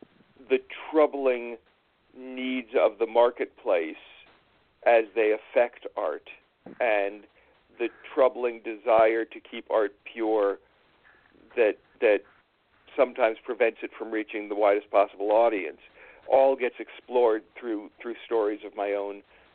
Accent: New York, United States; I grew up on the East Coast. I grew up in upstate New York

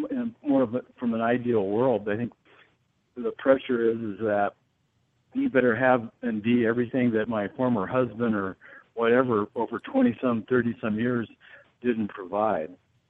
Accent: Colorado, United States; I come from Colorado. And so it was all new.

